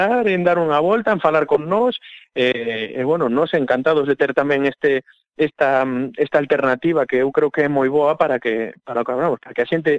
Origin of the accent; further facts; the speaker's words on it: Pontevedra, Galicia, Spain; De Pontevedra, sí. Ajá. Eu son de Pontevedra.